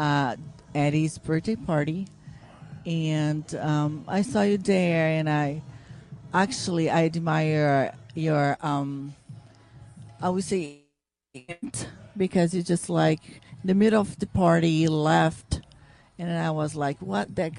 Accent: São Paulo, Brazil; English is a second language; also born or lived in Sorocaba; now in Maryland, United States; Yes, I am from São Paulo. That's a big city, but to be honest, I was born in Sorocaba. That's not too small city, but smaller than São Paulo capital. And I've been in the United States for 20 years already.

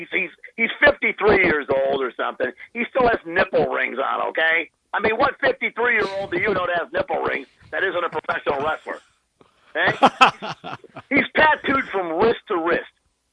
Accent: Chicago, Illinois, United States; The nonsense you hear from people from the North and people from the Midwest, I'm from Chicago, about Southerners and we don't get along

